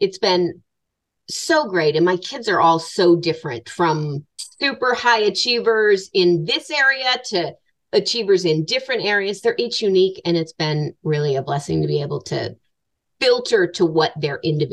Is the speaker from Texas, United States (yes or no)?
no; Manchester, New Hampshire, United States; born there; So first of all, I have to say I was born in Manchester.